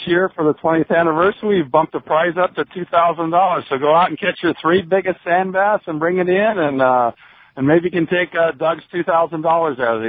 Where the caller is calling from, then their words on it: San Quintin Bay, Baja California, Mexico; I'm calling you from San Quintin Bay right now.